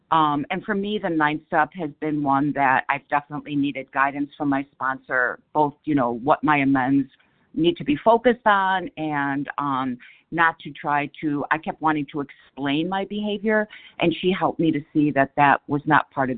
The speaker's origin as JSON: {"language": "English", "town": "Chicago", "region": "Illinois", "country": "United States", "said": "So anyways, I'm from Chicago, and with that, I'll pass."}